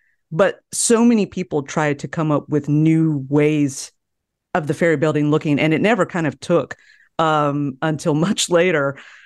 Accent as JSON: {"language": "English", "region": "California", "country": "United States", "said": "As I said earlier, you know, I'm not from the Bay Area"}